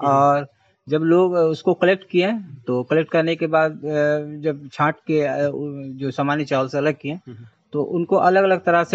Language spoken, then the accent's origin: Hindi; Karra, Jharkhand, India; मैं कर्रा ब्लॉक से बिलोंग करता हूं, झारखंड के खूंटी जिला।